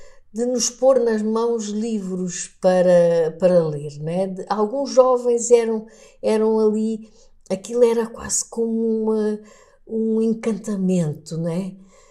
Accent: Angola; era professor primário em Angola, na minha terra.

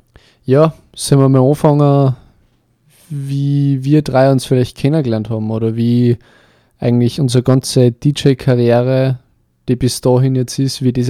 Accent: St. Johann im Pongau, Salzburg, Austria; Also ich bin bei mir in meinem Heimatort, in St. Johann in Bongau, bin ich bei der Feuerwehr

